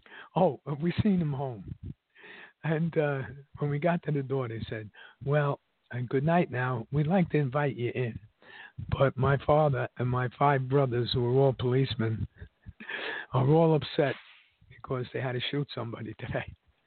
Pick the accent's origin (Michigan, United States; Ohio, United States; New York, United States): New York, United States; Manhattan; We're from Manhattan.